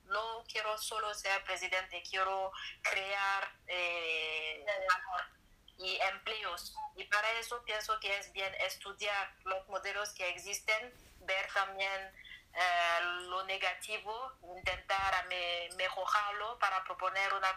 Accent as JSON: {"language": "Spanish", "country": "Togo", "said": "Quiero hacer política para cambiar la corrupción en mi país. Y olé, la mejor manera de hacerlo es tener el último nivel. Voy a ser primera presidente de Togo en 2045."}